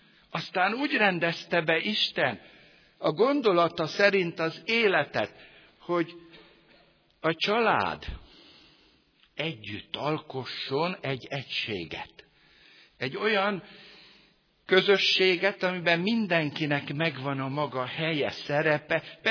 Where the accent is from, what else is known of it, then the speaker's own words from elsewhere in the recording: Hungary; Ő adta, hogy én magyarnak születtem, ha magyar vagyok